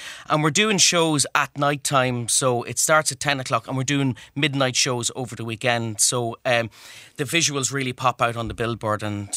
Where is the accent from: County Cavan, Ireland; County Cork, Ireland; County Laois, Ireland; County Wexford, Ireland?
County Cavan, Ireland; I'm from Cavan originally